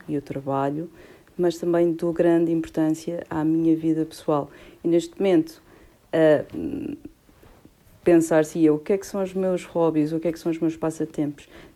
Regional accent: Madeira, Portugal; moved away as an adult; now in Lisbon, Portugal; É verdade, madeirense, ainda tenho algum sotaque, e o sotaque perdi-o porque estou a viver em Lisboa há 20 anos. Há 21 anos.

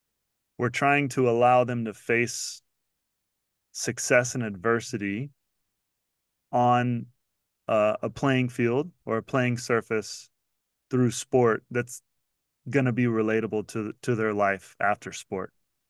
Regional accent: United States; And international schools are very different than I'm an American, right?

